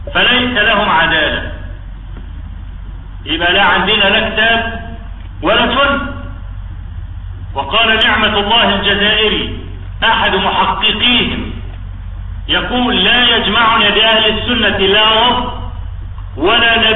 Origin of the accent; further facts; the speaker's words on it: Egypt; انا عايز اعرف نجم البحوث الاسلامية ده شغلته ايه هنا عندنا في مصر.